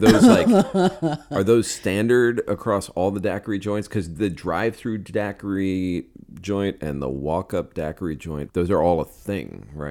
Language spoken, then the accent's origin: English; New York, United States; I know, I come from New York, and I'm just like, I want the American experience of the 32-ounce, the 64-ounce drink.